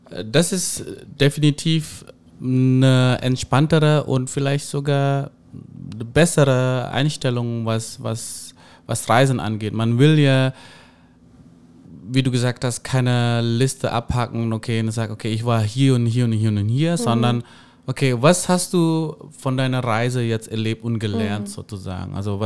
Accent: Indonesia; ich weiß, ich komme aus Indonesien

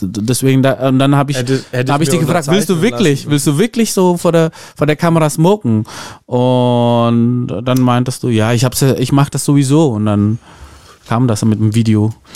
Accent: Jakarta, Indonesia; now in Metzingen, Germany; ich komme ja aus Jakarta und ich habe ja niemals, als ich klein war, geträumt

